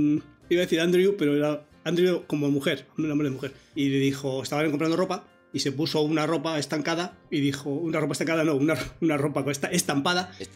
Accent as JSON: {"language": "Spanish", "region": "Valencian Community", "country": "Spain", "tie": "born or raised there", "also_born_or_lived": "Guanajuato, Mexico", "said": "Nací en Guanajuato. ¿Es eso? Y estuve 2 años allí. No, yo aprendí a hablar ya en español. Yo hablo valenciano. Bueno, valenciano no hablo, porque voy a decir, no hablo nada de valenciano. Mis padres no me enseñaron valenciano"}